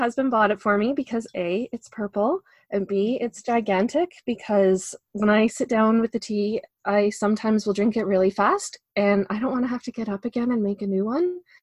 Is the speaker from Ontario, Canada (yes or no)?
yes; Toronto, Ontario, Canada; now in Alberta, Canada; And I came from Toronto where it was A, and then I moved here, and I think I've converted now to hay.